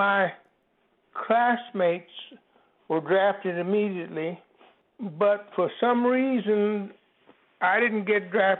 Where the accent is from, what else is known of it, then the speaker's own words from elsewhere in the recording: Oklahoma, United States; Well, Oklahoma was Southwest, but it was typically Southern in its culture.